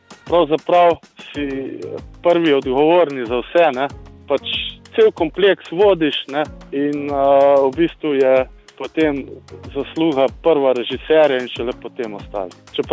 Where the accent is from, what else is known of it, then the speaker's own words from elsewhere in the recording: Medvedje Brdo, Central Slovenia, Slovenia; Ne, jaz sem iz Medvedjega Brda.